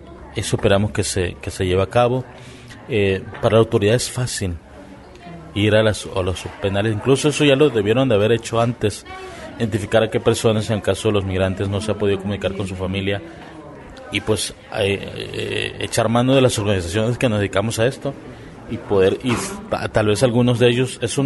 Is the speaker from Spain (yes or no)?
no; Mexico; como movimiento, como sociedad civil, como mexicanos